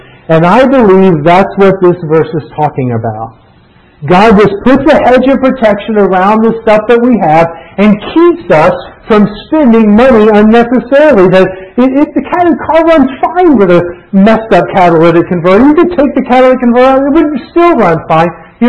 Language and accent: English; Florida, United States; now in New York, United States; We moved to New York and we're from Florida.